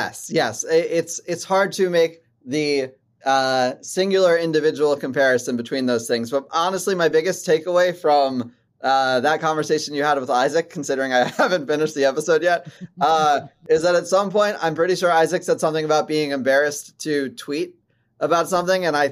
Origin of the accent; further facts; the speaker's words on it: Maryland, United States; I grew up in Maryland.